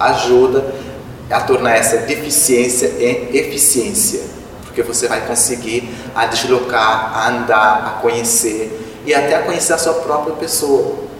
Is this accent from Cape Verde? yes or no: yes; Cape Verde; Então, eu sou cabo-verdiano, É um país da África, que fica no Oceano Atlântico, né? São 10 ilhas.